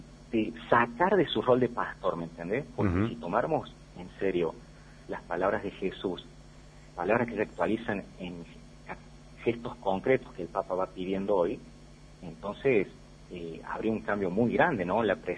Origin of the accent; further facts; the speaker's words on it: Argentina; Somos argentinos